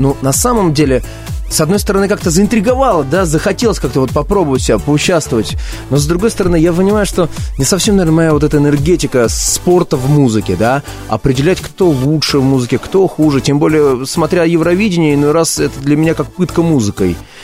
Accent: Georgia; Ведь я грузин

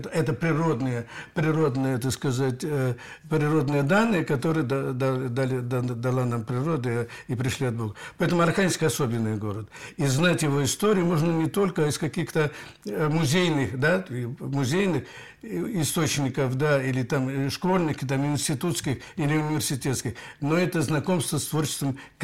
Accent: Odesa, Odesa Oblast, Ukraine; вот я из Одессы, да, Одесса

